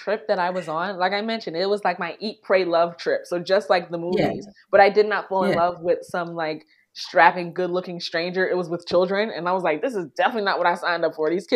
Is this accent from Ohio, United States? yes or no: no; New York, United States; I'm from New York. So we don't trust people.